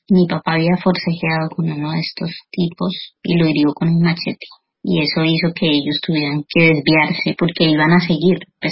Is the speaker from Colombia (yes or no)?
yes; Montería, Córdoba, Colombia; born there; Yo tengo 30 años, nací en Montería. Mis padres son campesinos, vivían en una finca en zona rural de Montería.